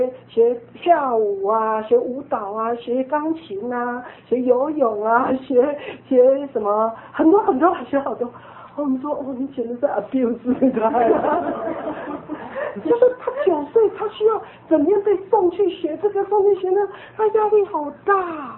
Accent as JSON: {"language": "Chinese", "country": "China", "said": "我觉得我们中国人很多人给孩子就说很不懂得怎么爱孩子"}